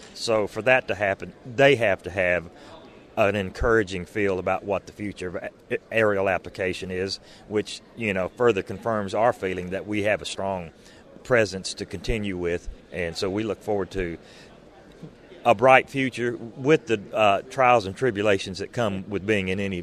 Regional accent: Arkansas, United States; I'm from Arkansas, have a two-airplane operation with a partner

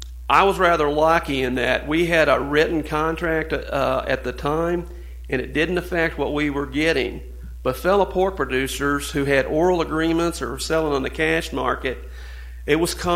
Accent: Marshall, Missouri, United States; what that cost my hometown when that closed, they were spending $50,000 a month with utilities with the city of Marshall.

